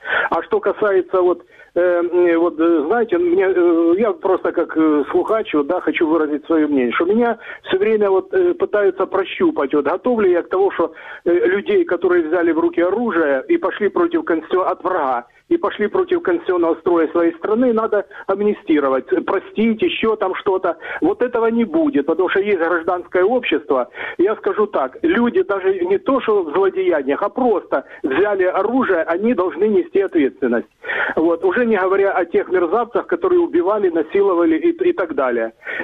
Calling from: Dnipro, Dnipropetrovsk Oblast, Ukraine; я звоню из города Днепр.

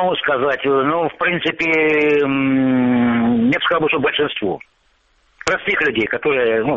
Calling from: Luhansk Oblast, Ukraine; Я вам звоню с оккупированной территории, Луганская область.

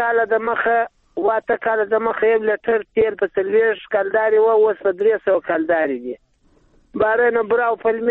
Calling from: Uruzgan, Afghanistan; زه د روزګان د ولایت جراوت ولسوالۍ

